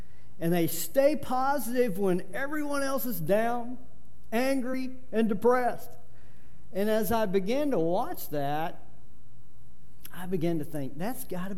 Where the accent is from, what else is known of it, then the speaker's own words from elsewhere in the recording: Arlington, United States; when I was growing up in Arlington.